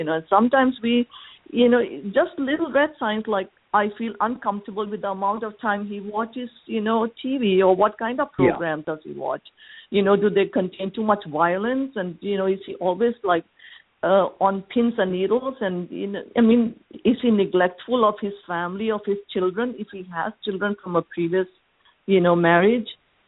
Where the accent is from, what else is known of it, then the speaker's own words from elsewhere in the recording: Thailand; I'm from Thailand.